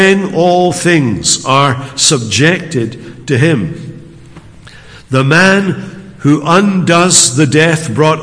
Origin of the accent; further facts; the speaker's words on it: Scotland, United Kingdom; I'm a Scotsman